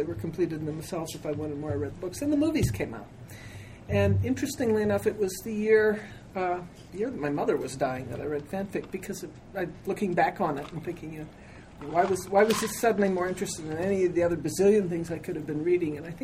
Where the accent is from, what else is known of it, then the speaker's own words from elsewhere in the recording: United States; You know, sort of being an American, I'm, you know, it's like succeed or die is not.